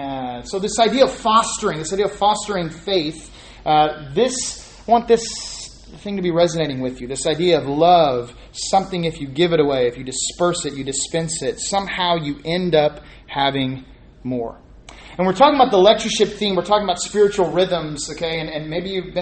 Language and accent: English; College Station, Texas, United States; I'm from College Station, Texas